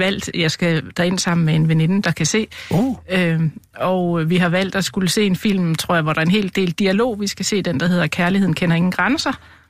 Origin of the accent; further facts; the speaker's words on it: Hillerød, Capital Region of Denmark, Denmark; Jeg kommer fra Hillerød.